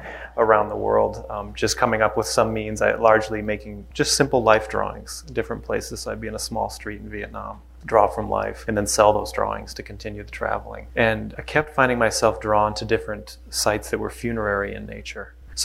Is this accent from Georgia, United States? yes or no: no; Minneapolis, Minnesota, United States; I grew up in Minneapolis as a young person